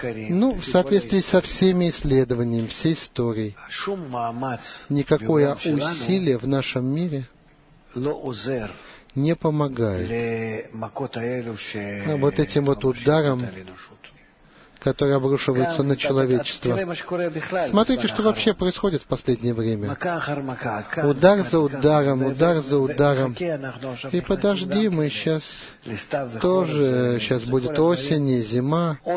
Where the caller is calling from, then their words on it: Eilat, Southern District, Israel; Я из Эйлата.